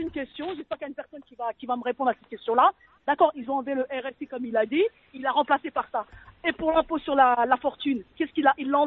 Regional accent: Algeria; En plus, je suis algérienne.

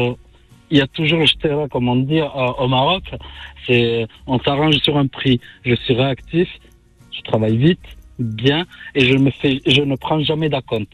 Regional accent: France; born there; Je suis né en France. Je vis en France, je travaille en France, j'ai étudié en France.

